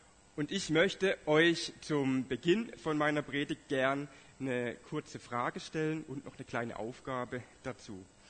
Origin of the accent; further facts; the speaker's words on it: Southern Germany, Germany; moved away; wo wir jetzt als Deutsche aus Süddeutschland, so, das ist so mit das, was wir am meisten vermissen.